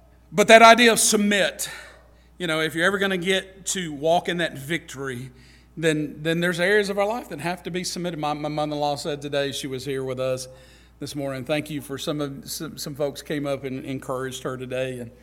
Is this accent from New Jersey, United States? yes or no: no; Alabama, United States; also born or lived in Alaska / North Dakota; Alabama. I was born in Alabama. I'm an Alabamian. Even though I lived all over creation with my dad's military career and all that, I'm still an Alabamian.